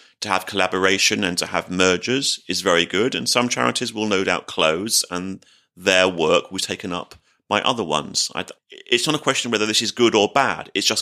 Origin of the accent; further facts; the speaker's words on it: London, United Kingdom; Yes, I was born in London. I was born in Palmer's Green and raised in Palmer's Green